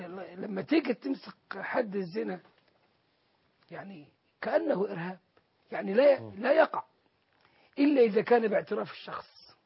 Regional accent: Egypt; إحنا كشعب مصري

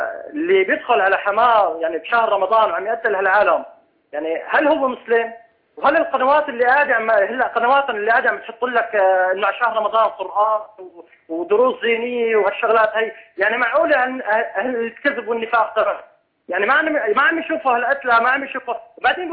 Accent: Saudi Arabia; من السعودية.

